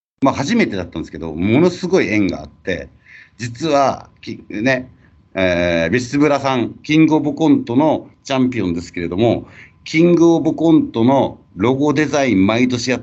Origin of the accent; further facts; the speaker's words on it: Shiga, Japan; 地元の滋賀県にキャンパスがある大学生たちに、